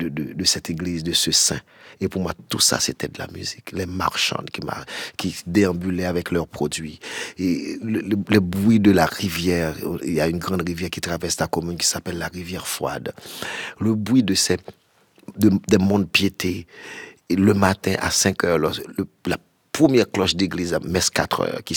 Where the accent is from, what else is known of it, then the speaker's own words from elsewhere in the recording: Carrefour, Ouest, Haiti; J'ai grandi à Carrefour, dans la banlieue sud de Port-au-Prince.